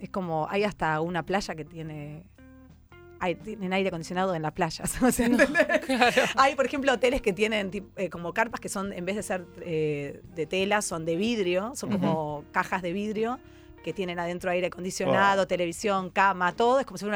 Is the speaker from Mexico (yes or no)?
no; Buenos Aires, Argentina; así como los porteños somos bastante pedantes